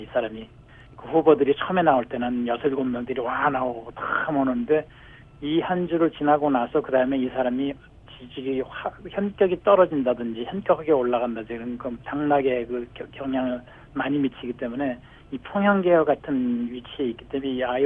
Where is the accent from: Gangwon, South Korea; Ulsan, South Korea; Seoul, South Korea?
Gangwon, South Korea; now in United States; 저는 원래 고향이 강원대, 강원대 산골 들어가면 사람들이 이렇게 오픈되어 있지 않죠.